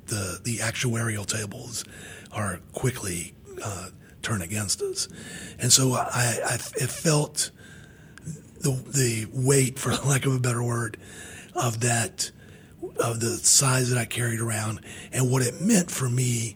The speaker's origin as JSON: {"language": "English", "town": "Charlotte", "region": "North Carolina", "country": "United States", "said": "Because I'm from Charlotte. I haven't been to New York that much. I haven't rode the subway that much."}